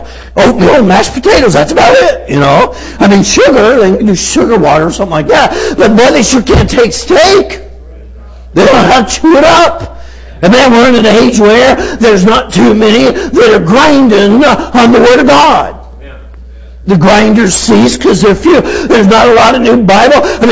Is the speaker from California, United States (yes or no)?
yes; California, United States; I'm from California, so you would know that Valley talk there from high school a little bit.